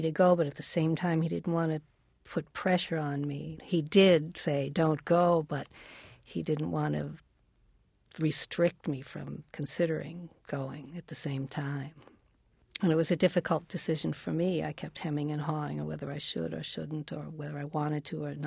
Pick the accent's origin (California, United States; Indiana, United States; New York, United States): New York, United States; New York City; And I was, well, because I was from New York City also, you know